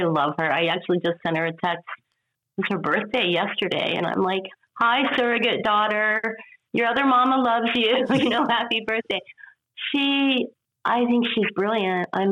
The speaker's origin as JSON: {"language": "English", "town": "Sidney", "region": "Ohio", "country": "United States", "tie": "born or raised there", "also_born_or_lived": "Springfield", "said": "I grew up in Ohio. I grew up mostly in a little town called Sydney, Ohio, which has maybe 25,000 people or so. And then when I was in high school, I moved to Springfield, Ohio."}